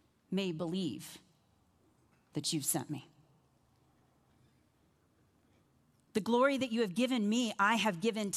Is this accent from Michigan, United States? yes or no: no; Iowa, United States; Listen, I'm from Iowa, and I'm just going to tell you right now that Colorado potlucks are lacking. I'm from Amish country.